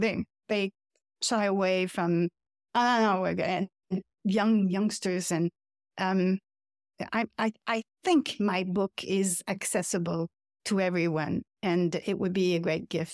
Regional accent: Canada; English is a second language; I am French Canadian, so the population here knows about it.

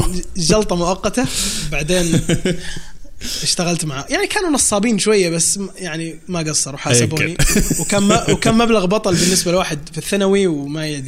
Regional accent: Saudi Arabia; صارت عندنا في السعودية قبل فترة طويلة

